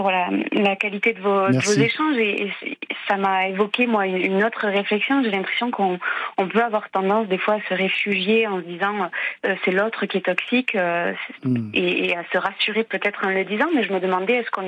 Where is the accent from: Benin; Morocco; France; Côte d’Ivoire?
France; Rodez, Occitanie; De Toulouse aujourd'hui, mais je suis de Rodez plutôt.